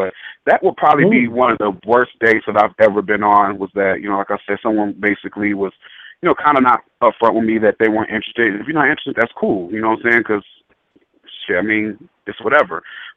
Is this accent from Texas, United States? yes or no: no; Michigan, United States; I'm not from Pittsburgh, I'm from Michigan